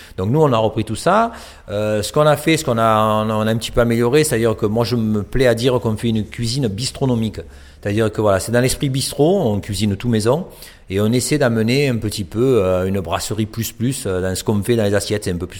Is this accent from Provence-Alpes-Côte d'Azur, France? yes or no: yes; Provence-Alpes-Côte d'Azur, France; Moi, j'amène un petit peu de ma cuisine provençale, parce que je suis originaire du Sud-Est, j'amène un peu mon côté provençal dans mon assiette